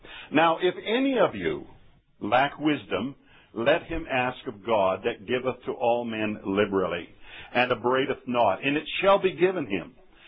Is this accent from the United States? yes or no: no; Canada; I'm not an American. I'm a Canadian, although I have Scottish roots.